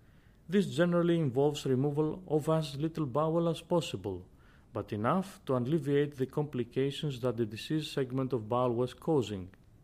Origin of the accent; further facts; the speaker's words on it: Ioannina, Epirus, Greece; English is a second language; from Ioannina, Greece.